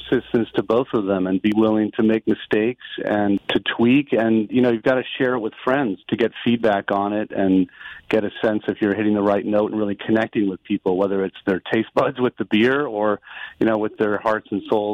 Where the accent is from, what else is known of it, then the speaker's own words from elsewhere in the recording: Augusta, Maine, United States; also born or lived in Brooklyn; now in Pelham, United States; I'm originally from Maine, Augusta, and a lot of my music is based on growing up there. But I've lived in the New York area now for, since 1997, Brooklyn, and now I'm with my family up in the Pelham area.